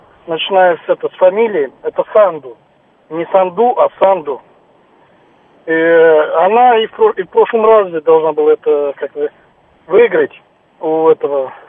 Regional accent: Moldova; Ну, в Молдавии, если так поняли, что я молдаванин, да?

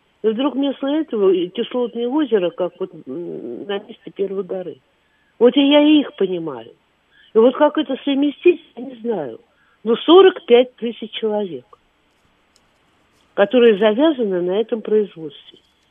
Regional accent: Moscow, Russia; born there; я когда была маленькой, я родилась на Ямском поле

